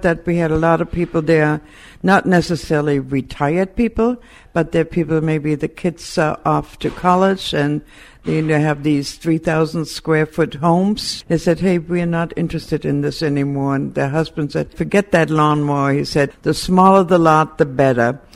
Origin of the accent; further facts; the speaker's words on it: Germany; English is a second language; now in United States; I'm originally from Germany, and the way we were brought up, we had a small home which had two bedrooms and a small living room